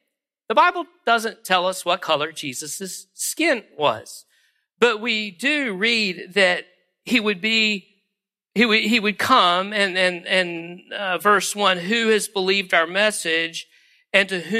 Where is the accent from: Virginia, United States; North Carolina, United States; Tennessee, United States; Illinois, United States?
North Carolina, United States; High Point; So when I was growing up in High Point, North Carolina, I was called a Christ killer.